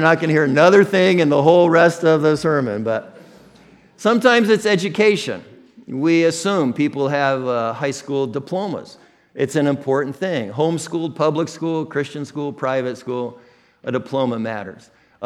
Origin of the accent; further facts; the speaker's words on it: Midwest, United States; accent: American Midwestern; when I hear somebody speak English with an accent other than my American Midwestern accent